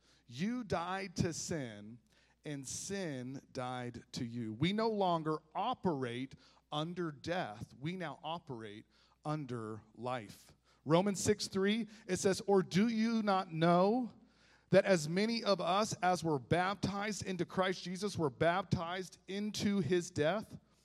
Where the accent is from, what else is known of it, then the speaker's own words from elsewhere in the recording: Melbourne, Florida, United States; I'm from the city, I'm from Melbourne, Florida